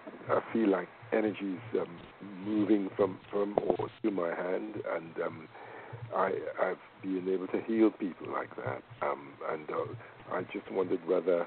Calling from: Trinidad & Tobago; I'm calling from Trinidad.

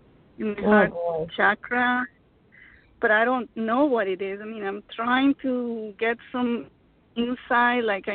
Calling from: Florida, United States; I'm in Florida.

